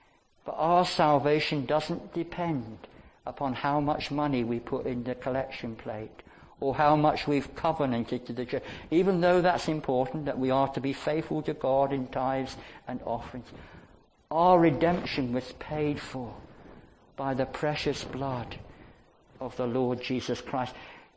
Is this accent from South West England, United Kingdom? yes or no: yes; Barnstaple, South West England, United Kingdom; I was born and brought up in Barnstable in North Devon, and our home was above Barnstable, above the River Tor, high up